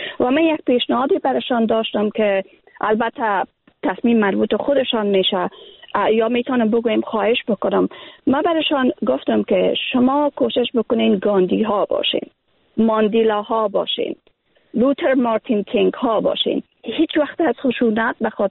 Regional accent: Afghanistan; moved away; اگر ما امروز بیرون از افغانستان زندگی میکنیم، باور کنین که من از لحاظ فیزیکی بیرون از افغانستان هستم.

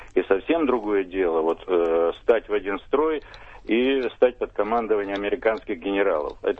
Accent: Donbas, Ukraine; Я сам родом из Донбасса, бываю там часто

